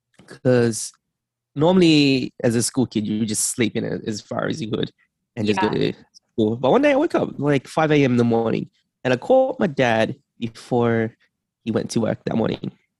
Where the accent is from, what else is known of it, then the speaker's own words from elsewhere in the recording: Sydney, New South Wales, Australia; I'm from Sydney, Australia.